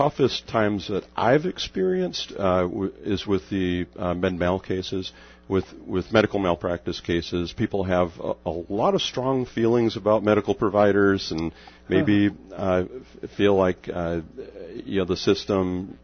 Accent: Bullhead City, Arizona, United States; I'm from Bullhead, been a Rotarian now for 15 years

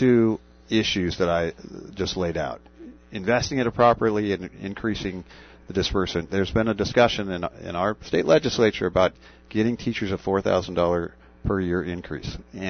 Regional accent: Tucson, Arizona, United States; now in Phoenix, United States; I grew up in Tucson. Uh-huh. My last 15 years, I've been living in Phoenix.

